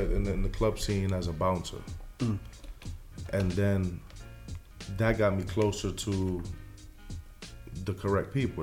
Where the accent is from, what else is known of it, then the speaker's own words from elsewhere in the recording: The Bronx, New York, United States; New York, I'm from the Bronx, man. Good question. Grew up in the Bronx, you know what I'm saying?